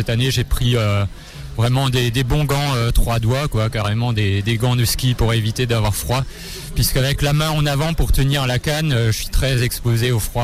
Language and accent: French; Grand Est, France; C'est pas loin de chez moi, puisque je suis alsacien.